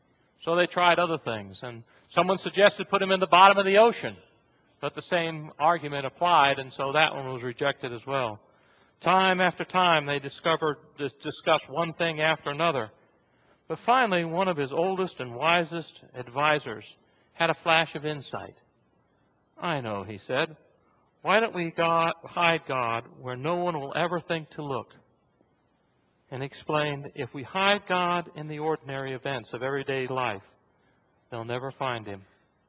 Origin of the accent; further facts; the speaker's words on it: California, United States; born there; By the way, I was born in California. Which might tell you something.